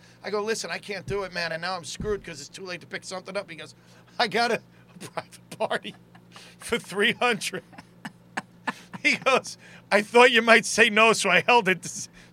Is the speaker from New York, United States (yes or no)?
yes; Staten Island, New York, United States; So, I used to work there because I was from Staten Island